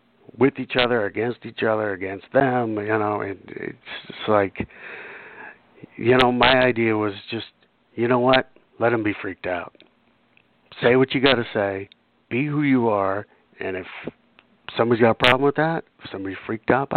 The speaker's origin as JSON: {"language": "English", "region": "California", "country": "United States", "tie": "born or raised there", "said": "You know, I grew up in Orange County, and when I finally made the move to L.A., we rehearsed at Willie's place."}